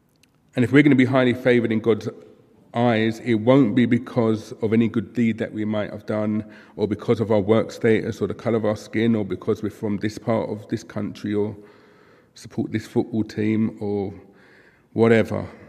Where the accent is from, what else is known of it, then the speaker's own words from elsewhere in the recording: London, United Kingdom; it was comparatively quite normal growing up in South London, where we were from back in the mid-90s